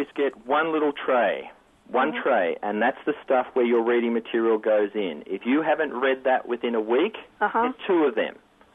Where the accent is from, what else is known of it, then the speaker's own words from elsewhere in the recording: Australia; accent: Australian; moved away; I jokingly say I'm from Alabama with this accent, but you nailed it. It's Australia.